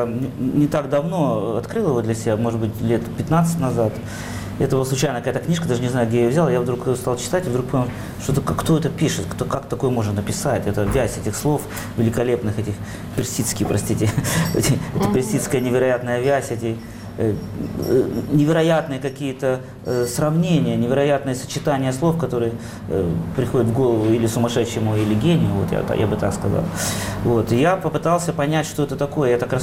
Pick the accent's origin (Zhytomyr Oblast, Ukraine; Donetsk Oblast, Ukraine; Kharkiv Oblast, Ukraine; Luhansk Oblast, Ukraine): Zhytomyr Oblast, Ukraine; Berdychiv; Я из Бердичева